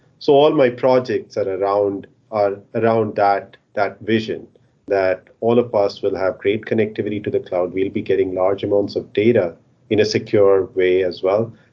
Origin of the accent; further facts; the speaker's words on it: India; I grew up in India, and growing up, I used to spend a lot of time in my grandparents' farm. They lived in Bihar, which is one of the poorest states in India.